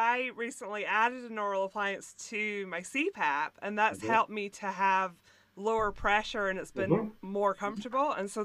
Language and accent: English; Scotland, United Kingdom; because I'm from Scotland, we're very self-deprecating people.